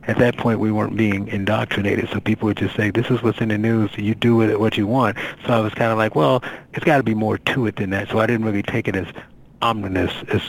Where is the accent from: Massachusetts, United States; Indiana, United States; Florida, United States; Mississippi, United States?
Indiana, United States; Gary; But being born and raised in Gary, Indiana, which is predominantly Democrat and Black, the Republicans didn't really come and ask for my vote.